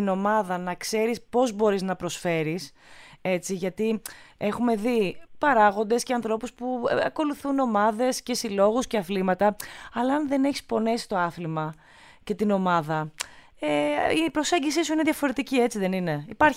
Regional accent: Istanbul, Turkey; Εκτός του μεγάλωσα εκεί και είμαι και από την Κωνσταντινούπολη

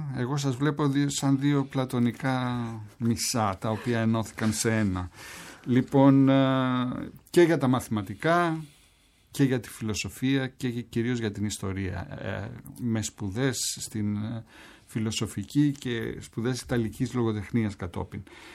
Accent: Athens, Attica, Greece; also born or lived in Crete; Εγώ ως παιδί της Κυψέλης, Κυψελιώτης, έχω γεννηθεί στην Κρήτη, αλλά μεγάλωσα στην Κυψέλη κυρίως.

